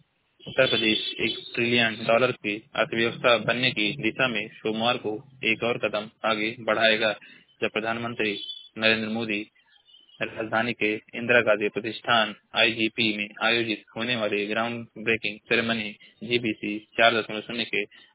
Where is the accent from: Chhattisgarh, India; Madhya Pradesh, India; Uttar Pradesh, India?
Uttar Pradesh, India; Maharajganj; मैं जिला महाराजगंज के निवासी हूँ।